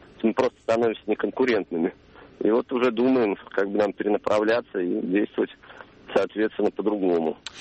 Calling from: Samara, Samara Oblast, Russia; Я звоню вам из Самары. Вот почему-то редко из Самары звонят.

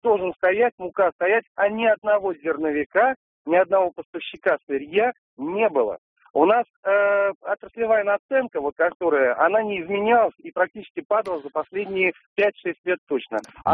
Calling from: Samara, Samara Oblast, Russia; я из Самары, бизнесмен.

